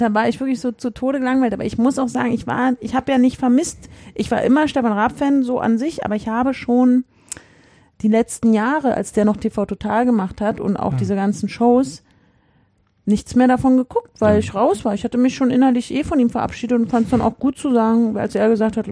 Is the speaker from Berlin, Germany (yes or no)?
yes; Berlin, Germany; weil ich natürlich als Berliner unbedingt gucken musste